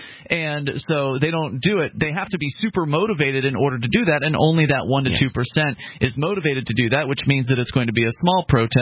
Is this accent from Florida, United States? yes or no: yes; Florida, United States; I grew up in Florida, so